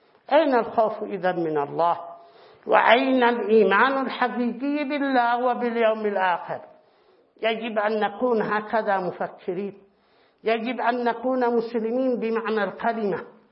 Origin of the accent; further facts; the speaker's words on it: Yemen; ثم عندنا في اليمن نميزه من أي قبيلة، ثم نميزه من أي أسرة